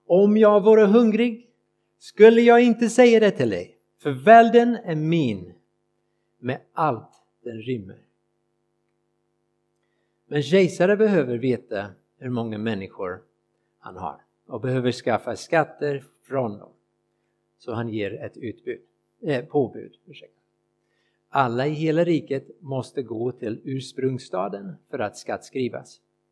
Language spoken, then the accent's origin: Swedish; United States; now in Sweden; Jag kommer från USA och i Amerika gör vi dem vart tionde år.